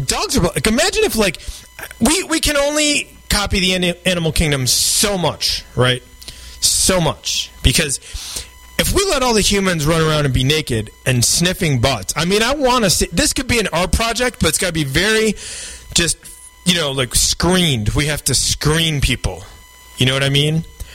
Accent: New York, United States; I'm like a redneck. I grew up in Central New York.

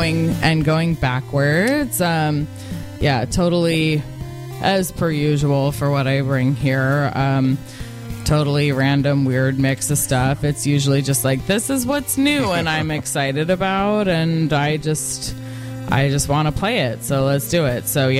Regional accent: West Coast, United States; growing up on the West Coast, I love Togo's.

